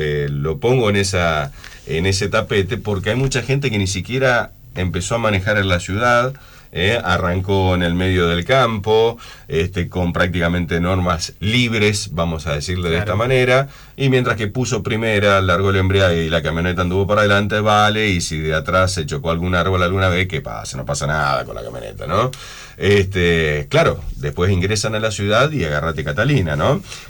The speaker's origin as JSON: {"language": "Spanish", "town": "Paraná", "region": "Entre Ríos", "country": "Argentina", "said": "somos así los latinos y más los paranaenses"}